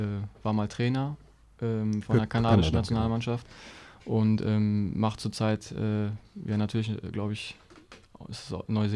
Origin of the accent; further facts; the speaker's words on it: Münster, Germany; Ja, ich bin ja aufgewachsen in Münster und bin dann erst ab der B-Jugend dann zu damals LR Aalen gegangen, habe da 2 Jahre dann gespielt, bin dann nach Wolfsburg gegangen und nach einem Jahr zurück nach Münster